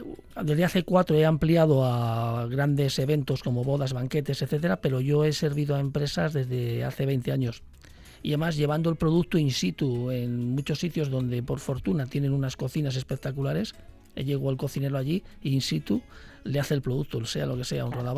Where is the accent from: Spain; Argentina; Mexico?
Spain; Castile; pero también pues tengo toques de actualidad, toques modernos, toques de mi tierra, castellano, no lo puedo dejar de decir.